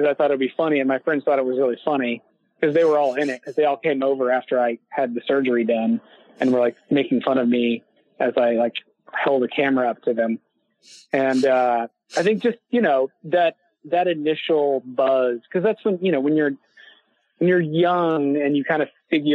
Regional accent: Houston, Texas, United States; I come from Houston, Texas, which is not exactly known for its vibrant film scene.

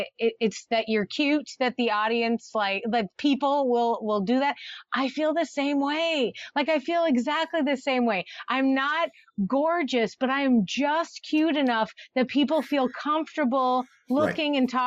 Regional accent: Boston, Massachusetts, United States; I mean, I'm from Boston, so I don't know if you know anything about Boston, Massachusetts, but we're not a kind people.

